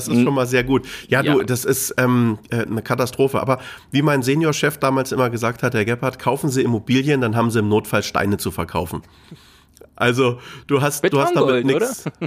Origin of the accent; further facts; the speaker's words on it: Berlin, Germany; ich bin Berliner.